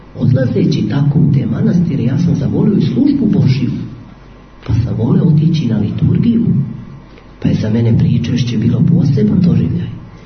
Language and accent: Serbian; Kotraža, Šumadija and Western Serbia, Serbia; ja sam tamo iz Rgačevskog kraja, od Guče, selo Kotraža, pa tu blizu je jezero